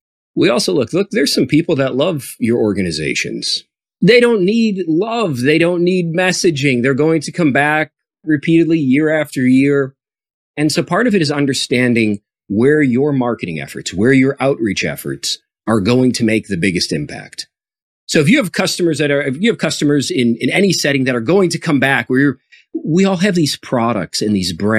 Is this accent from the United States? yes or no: yes; Chicago, Illinois, United States; now in San Jose, United States; You're the only carrier that flies from San Jose, California to my hometown of Chicago, Illinois.